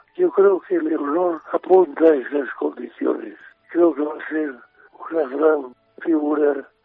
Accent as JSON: {"language": "Spanish", "region": "Asturias", "country": "Spain", "said": "primero como español, segundo como asturiano"}